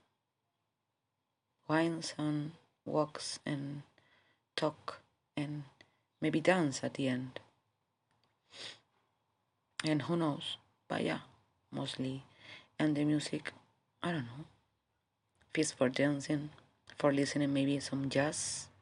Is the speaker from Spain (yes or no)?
yes; Spain; English is a second language; Which country am I from? Spain. Born and raised in Spain. I know that it's something odd about my accent.